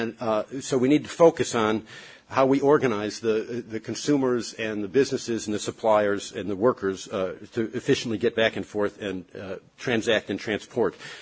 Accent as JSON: {"language": "English", "town": "Chicago", "region": "Illinois", "country": "United States", "said": "I'm from Chicago. We have almost 1,300 units of government."}